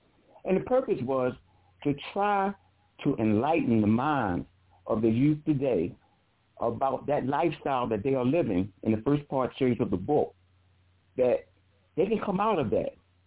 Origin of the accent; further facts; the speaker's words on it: Philadelphia, Pennsylvania, United States; also born or lived in Baltimore; I was born in Baltimore, Maryland, but the other side of my family were from Philadelphia, and they were all from the Hoop Street gang, so to speak. And so when my family, my mother and father, decided to move to Philadelphia